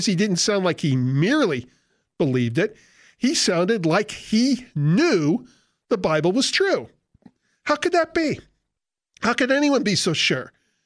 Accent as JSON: {"language": "English", "country": "United States", "tie": "born or raised there", "said": "Growing up in America as a Jew with mostly Gentile friends, I'd been exposed to Christian terminology all my life."}